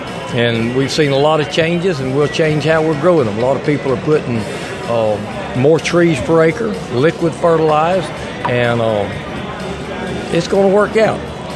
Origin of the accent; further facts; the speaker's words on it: Wauchula, Florida, United States; from Wachula, and I work with Joe Davis Real Estate selling orange groves